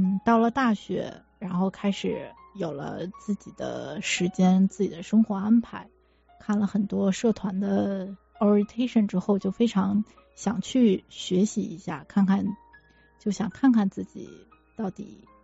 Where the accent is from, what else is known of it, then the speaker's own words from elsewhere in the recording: Dalian, Liaoning, China; moved away as an adult; now in Seattle, United States; 我是来自大连，然后2011年呢来西雅图，在 UW 学习，读了 MPA， 然后之后呢就一直在西雅图工作生活，然后一直到现在。